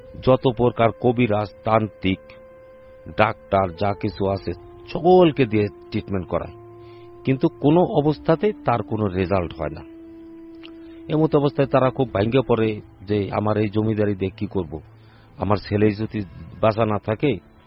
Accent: Faridpur, Dhaka Division, Bangladesh; আমার বাড়ি ফরিদপুর টাবাখোলা লেকপার।

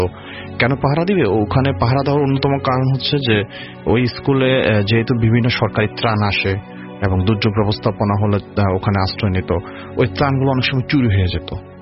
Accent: Rampura, Dhaka Division, Bangladesh; আমি এসেছি রামপুরা থেকে।

